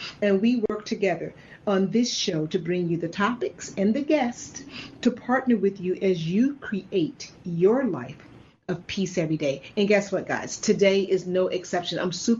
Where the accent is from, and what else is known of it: Chicago, Illinois, United States